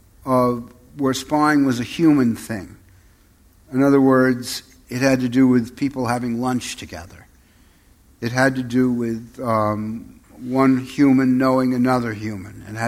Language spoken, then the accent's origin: English; Manhattan, New York, United States; I was born and raised in Manhattan, which is now to me a horror.